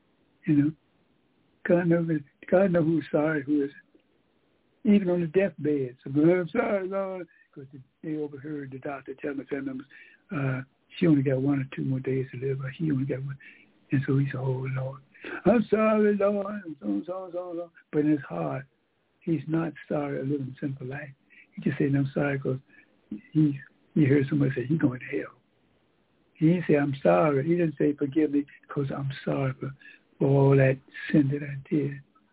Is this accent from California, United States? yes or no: no; Savannah, Georgia, United States; now in Atlanta, United States; Like I was raised up in Savannah, Georgia. I never thought I'd be here in Atlanta. I've been here in Atlanta now 47 years.